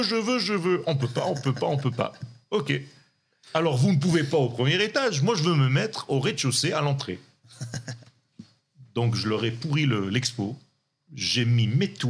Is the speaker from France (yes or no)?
no; Israel; Donc je me suis dit, mais moi je suis israélien.